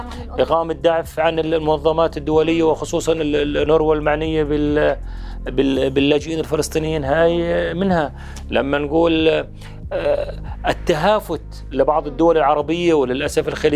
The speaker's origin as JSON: {"language": "Arabic", "country": "Jordan", "said": "وأنا من أصول فلسطينية، أنا نائب أردني من أصول فلسطينية"}